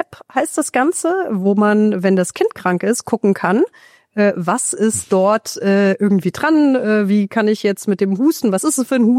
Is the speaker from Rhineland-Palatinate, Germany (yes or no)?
yes; Konz, Rhineland-Palatinate, Germany; Ich bin selbst ein Landkind. Trier ist eine Stadt mit 100.000, aber ich bin nicht in Trier aufgewachsen, sondern in Konz, 10 Kilometer grob südlich von Trier.